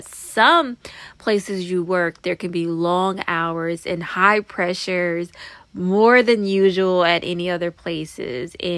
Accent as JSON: {"language": "English", "region": "Florida", "country": "United States", "said": "I remember where, because I'm from Florida, and I remember when I came to New York, everyone was speaking so fast"}